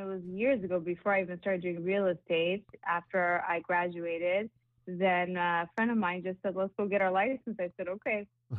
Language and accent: English; Granada Hills, California, United States; I grew up in Granada Hills. I went to Granada Hills High School